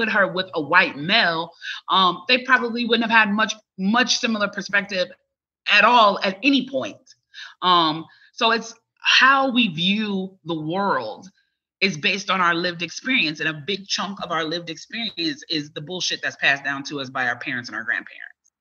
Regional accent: Chicago, Illinois, United States; I grew up working class, so we weren't poor, but the neighborhood I grew up in Chicago was trapped by the hood.

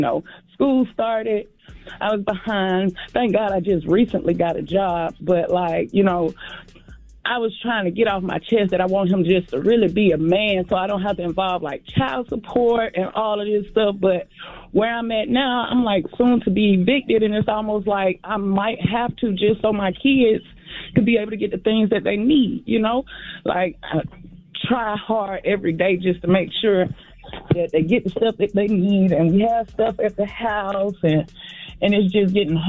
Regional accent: Augusta, Georgia, United States; I'm from Augusta.

